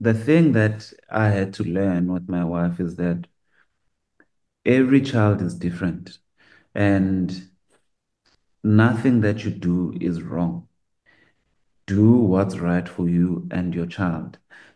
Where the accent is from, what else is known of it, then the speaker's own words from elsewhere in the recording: Soweto, Gauteng, South Africa; Like for me, I know I was born in Soweto. I got raised by my beautiful parents.